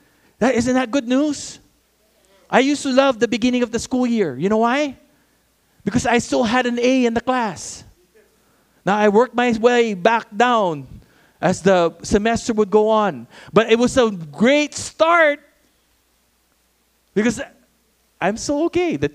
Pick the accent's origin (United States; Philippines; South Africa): Philippines; And as a Filipino, that victory, I felt like a winner.